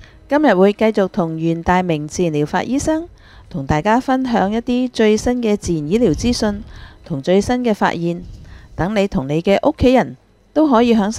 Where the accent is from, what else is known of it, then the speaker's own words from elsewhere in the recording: China; 我哋中国人